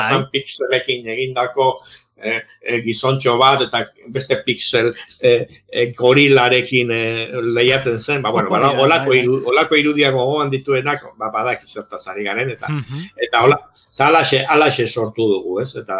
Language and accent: Basque; Basque Country, Spain; Ba, bai, baina eske euskalduna gara, eta zurekizu nolako garen